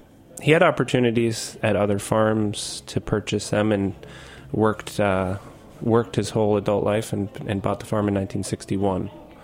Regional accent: Martha's Vineyard, Massachusetts, United States; I was growing up on Martha's Vineyard.

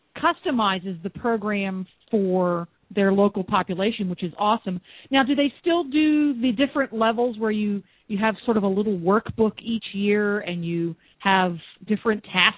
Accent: Pennsylvania, United States; We were in Pennsylvania.

